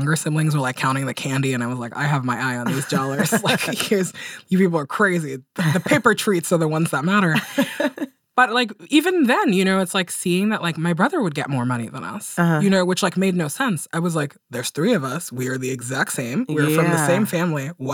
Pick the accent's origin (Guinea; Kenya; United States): Guinea; moved away; And, you know, like I come from Guinea, which is like a really poor African country. Both of my grandmothers were like married off when they were 13.